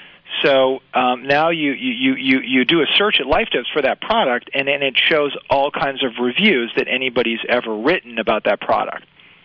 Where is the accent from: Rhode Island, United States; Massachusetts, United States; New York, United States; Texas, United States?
Massachusetts, United States; Boston; we're both from the Boston area